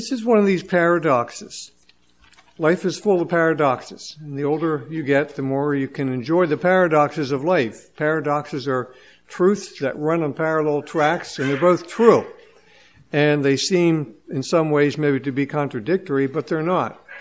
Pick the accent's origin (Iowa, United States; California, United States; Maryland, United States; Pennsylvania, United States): Pennsylvania, United States; I'm from Seastead, from Lancaster County.